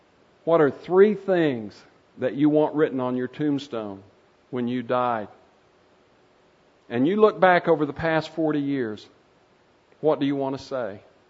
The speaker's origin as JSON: {"language": "English", "town": "Lawton", "region": "Oklahoma", "country": "United States", "tie": "born or raised there", "lives_now": "Kansas, United States", "said": "Now, I'm an Okie. I live in Kansas, but I grew up in Lawton."}